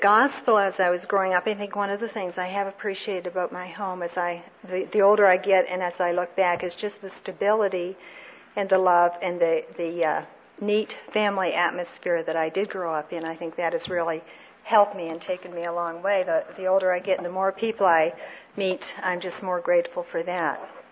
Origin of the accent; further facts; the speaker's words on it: Toronto, Ontario, Canada; I was raised in Toronto, grew up, I have a brother 3 years older than I am